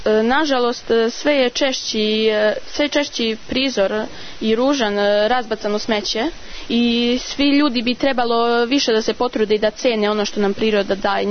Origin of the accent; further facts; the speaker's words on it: Bajina Bašta, Zlatibor District, Serbia; dolazim iz Bajne Bašte, imam 14 godina